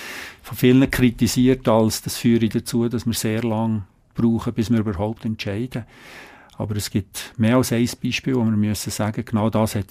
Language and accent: German; Bern, Switzerland; Ich bin Berner, bin in Bern geboren, lebe in Bern